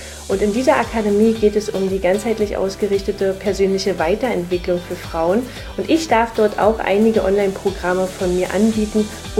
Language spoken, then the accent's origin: German; Berlin, Germany; 39 Jahre jung und komme aus Berlin. Jetzt wohnen wir zwar im Norden von Berlin, aber ursprünglich Berlinerin, also verzeiht mir mein Akzent, mein Dialekt. Ich versuche Hochdeutsch zu sprechen.